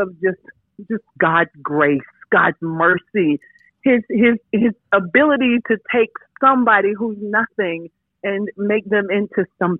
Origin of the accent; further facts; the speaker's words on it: Florida, United States; now in Orlando, United States; Duval. So I grew up in Polk County. Of course, I live in Orlando now.